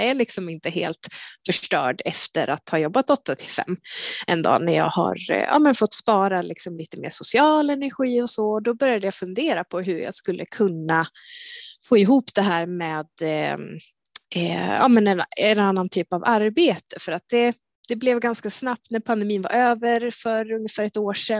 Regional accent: Dalarna County, Sweden; trodde kanske inte att jag skulle flytta hem till Dalarna igen på ett tag. Men för 3 år sedan så bestämde jag mig och jag flyttade hit

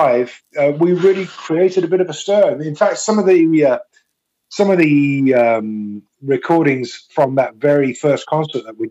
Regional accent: West Midlands, United Kingdom; And then I started to look at getting away from my hometown. I mean, there was a lot of music going on in Birmingham and the towns and cities that surrounded Birmingham.

